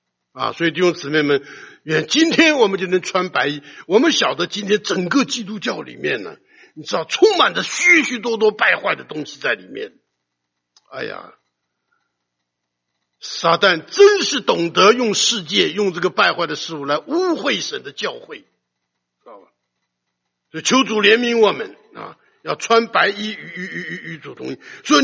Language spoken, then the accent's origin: Chinese; Taichung, Taiwan; also born or lived in Taipei; 后来我家就从台中搬到台北